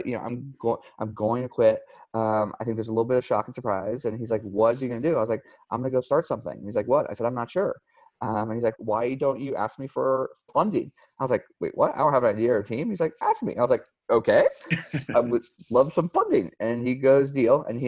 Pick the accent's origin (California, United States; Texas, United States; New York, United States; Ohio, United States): California, United States; Los Angeles; I'm actually from Los Angeles originally. So I was born and raised down in Los Angeles.